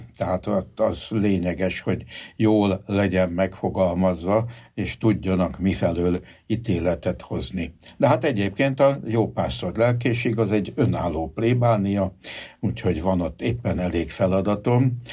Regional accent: Budapest, Hungary; Én a bazilikában nőttem föl, a budapesti bazilikában, és 5 éves korom fogva ott minisztráltam egészen a gimnazista koromig.

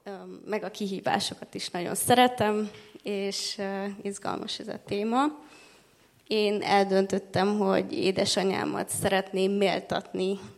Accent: Târgu Mureș, Mureș County, Romania; now in Debrecen, Hungary; én erdélyi származású vagyok, Marosvásárhelyen születtem, ott is nevelkedtem

